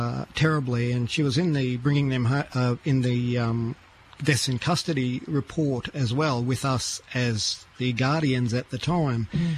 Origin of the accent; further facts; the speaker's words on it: Queensland, Australia; now in Cairns, Australia; But I'm a Queenslander anyway. As with most … I've moved up and down all my life in Queensland, and I have relations from every point.